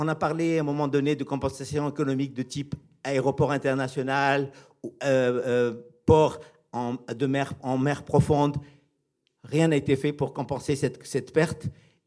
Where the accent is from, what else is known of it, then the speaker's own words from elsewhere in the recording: Anjouan, Comoros; born there; Moi, je suis né à Anjouan, c'est 70 km.